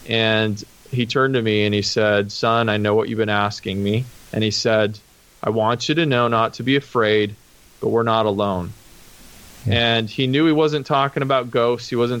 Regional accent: Utah, United States; So I grew up in Utah primarily

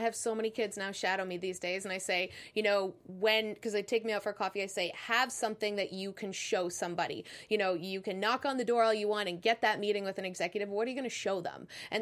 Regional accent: Toronto, Ontario, Canada; I grew up in Canada, in that foreign land far, far away.

